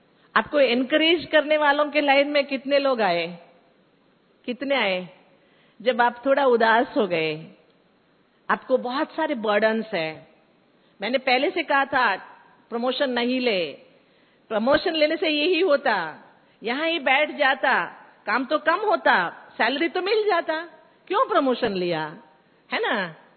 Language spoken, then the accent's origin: Hindi; Karnataka, India; मैं कर्नाटक से हूं